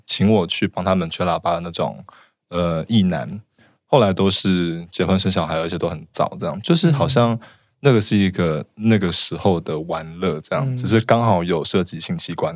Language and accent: Chinese; Taoyuan, Taiwan; 下一个，我也可以分享，虽然我是桃园的。